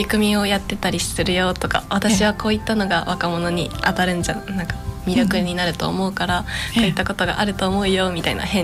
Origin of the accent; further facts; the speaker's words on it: Awaji Island, Hyogo, Japan; はい、私は出身が淡路島というところです。